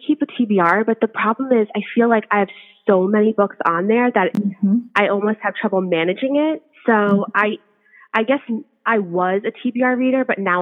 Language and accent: English; New Jersey, United States; I'm from New Jersey